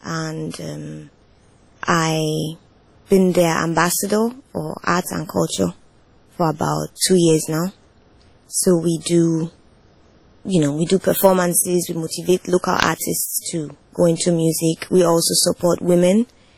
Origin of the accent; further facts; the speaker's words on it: Nigeria; also born or lived in Germany; I still live in Nigeria, but I moved out of Nigeria for about 7 years to study in Germany.